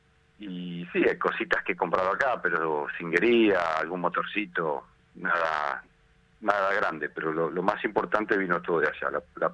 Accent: Buenos Aires, Argentina; moved away; yo vengo de Buenos Aires

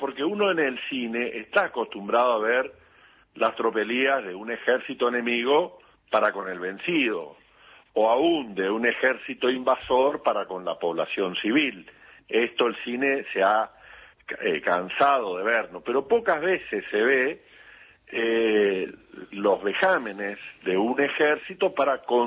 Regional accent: Goya, Corrientes, Argentina; estando instalado en mi pueblo, en mi ciudad querida de Goya.

